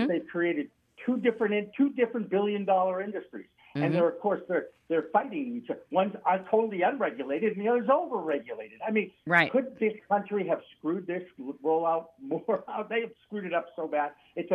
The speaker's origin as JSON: {"language": "English", "region": "Massachusetts", "country": "United States", "said": "Cause I think you mentioned I'm from Massachusetts, right? Okay, from New England."}